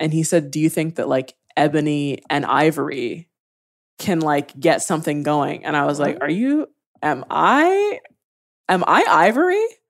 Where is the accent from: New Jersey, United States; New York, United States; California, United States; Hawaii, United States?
Hawaii, United States; And, you know, growing up in Hawaii, I didn't feel crazy dark, but I always thought that I was dark.